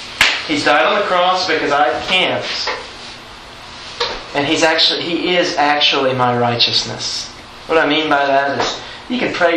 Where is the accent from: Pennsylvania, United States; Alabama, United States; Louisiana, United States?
Alabama, United States; I remember, you know, I'm from Alabama, I'm a simple guy